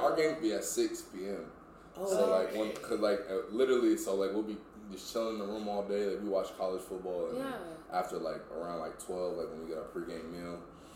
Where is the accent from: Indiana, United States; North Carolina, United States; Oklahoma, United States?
Oklahoma, United States; I'm from Oklahoma. It's like, you know, it's not considered the South, but I don't know.